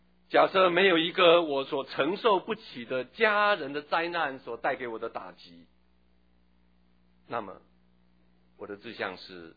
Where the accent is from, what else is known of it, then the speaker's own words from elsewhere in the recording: Taitung County, Taiwan; 我从小在台东长大，一个相当偏僻的城镇，在光明新村